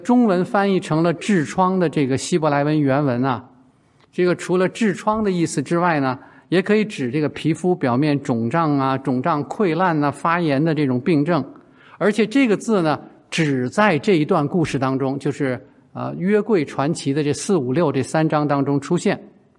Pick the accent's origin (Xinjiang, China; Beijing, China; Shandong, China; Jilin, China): Beijing, China; 可能跟我们北京人似的，哎，您好，今天怎么样啊？